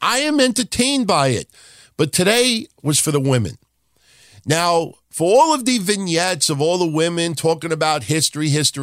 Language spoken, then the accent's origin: English; New York City, New York, United States; I'll also root for the Yankees if the Mets aren't in it because I'm a New Yorker through and through.